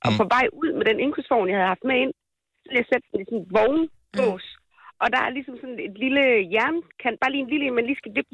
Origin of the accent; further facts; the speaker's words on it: Løkken, North Denmark Region, Denmark; Jeg kommer fra Løkken.